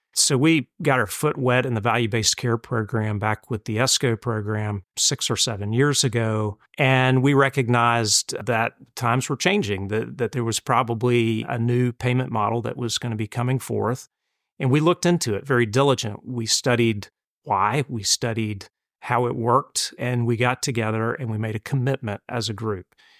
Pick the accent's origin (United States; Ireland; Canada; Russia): United States; North Carolina; So I grew up in Eastern North Carolina, a little town, about 11,000 people.